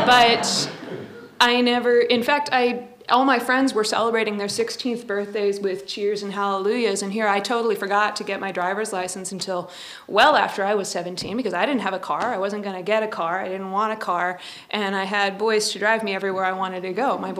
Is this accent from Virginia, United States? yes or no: no; Gig Harbor, Washington, United States; I grew up in Gig Harbor, Washington, gorgeous place, used to be rural once, not anymore.